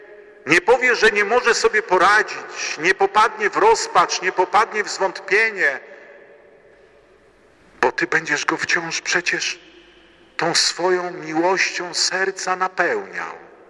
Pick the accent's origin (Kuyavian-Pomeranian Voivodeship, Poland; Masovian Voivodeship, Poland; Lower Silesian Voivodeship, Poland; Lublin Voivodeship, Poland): Kuyavian-Pomeranian Voivodeship, Poland; Bydgoszcz; w Bydgoszczy, kiedy byłem najpierw ministrantem, potem lektorem, mogłem na ten Twój wizerunek patrzeć codziennie.